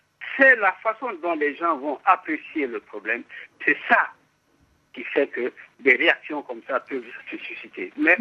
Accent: Mali; Et en tant que Malien, je sais de quoi je parle

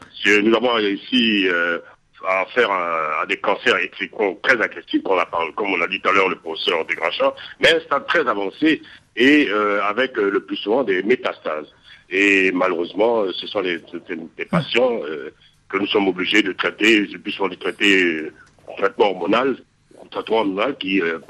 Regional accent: Côte d’Ivoire; c'est le premier cancer de l'homme chez nous en Côte d'Ivoire après 50 ans.

